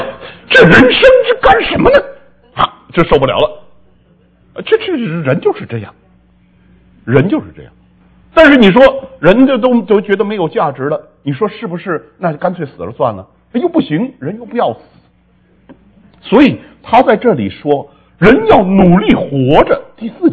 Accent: China

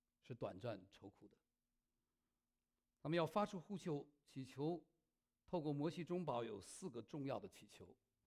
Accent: Shanghai, China; now in United States; 我的老家是上海，我妈妈是这个宁波人，我爸爸是无锡人

